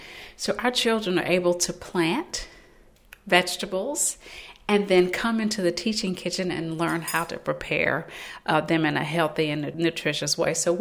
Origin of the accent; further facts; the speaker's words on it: Bluefield, West Virginia, United States; now in Atlanta, United States; I am originally from Bluefield, West Virginia. That's Mercer County.